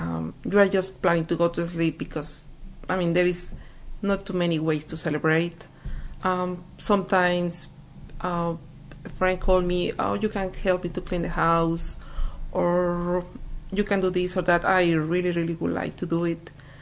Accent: Mexico; moved away; I am from Mexico, and I immigrated 8 years ago to government issues with my family and husband.

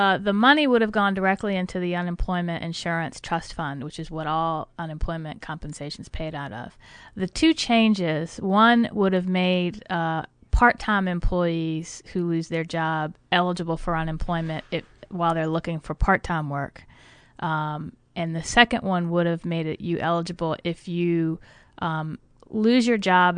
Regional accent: Matoaka, Virginia, United States; I'm from Southern Chesterfield County down in Matoaka.

